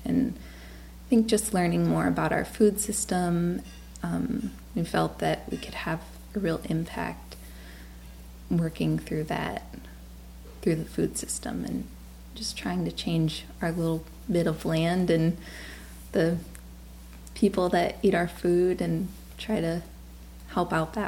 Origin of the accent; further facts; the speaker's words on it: Louisiana, United States; I grew up in South Louisiana, and I saw a lot of, there's a lot of chemical plants there. I actually grew up just a few blocks away from a Monsanto plant